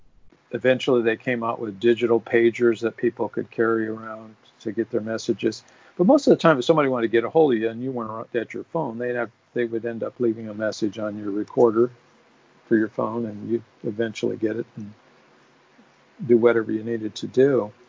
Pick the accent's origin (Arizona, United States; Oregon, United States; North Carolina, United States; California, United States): Arizona, United States; Phoenix; And I grew up in Phoenix, Arizona.